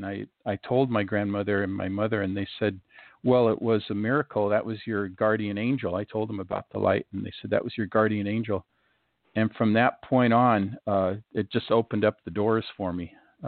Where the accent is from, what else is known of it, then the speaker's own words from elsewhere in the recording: Seattle, Washington, United States; So I grew up in Seattle, Washington. That's where my brother and I were born, my other brother.